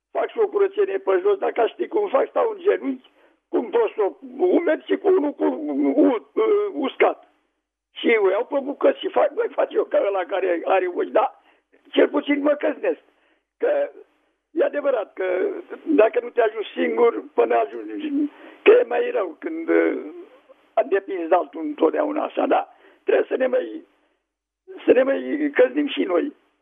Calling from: Slatina, Olt County, Romania; din Slatina.

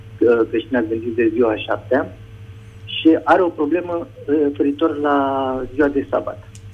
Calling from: Târgoviște, Dâmbovița, Romania; din Târgoviște și vreau să vă supun atenției

